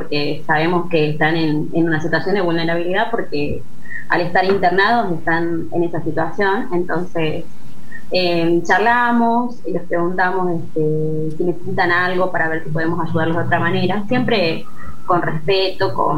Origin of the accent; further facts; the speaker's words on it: Salta, Argentina; apenas llegué a esta ciudad porque yo soy de Salta